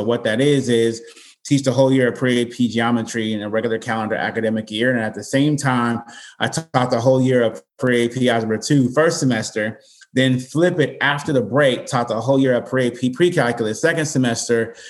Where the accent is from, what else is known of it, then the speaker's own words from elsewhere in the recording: Los Angeles, California, United States; So I'm originally from Northeast LA.